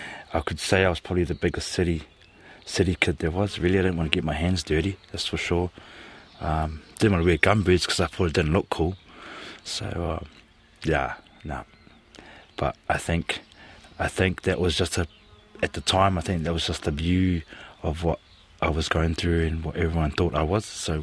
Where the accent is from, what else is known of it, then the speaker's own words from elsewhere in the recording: Christchurch, Canterbury, New Zealand; English is a second language; also born or lived in Samoa; I was born in Christchurch and Mum and Dad took us to Samoa. So I was there for 6 years. And then coming back, I had to learn how to speak English and everything.